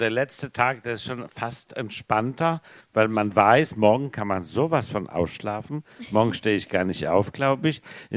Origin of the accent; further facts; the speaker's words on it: Copenhagen, Capital Region of Denmark, Denmark; also ich bin ja in Dänemark groß geworden, in Kopenhagen, und da fahren alle Fahrrad.